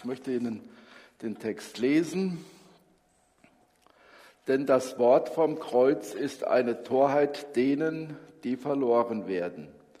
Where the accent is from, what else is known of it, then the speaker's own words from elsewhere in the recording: Germany; von Simmershausen nach Dippach, das sind so zwei Orte, in meiner Heimat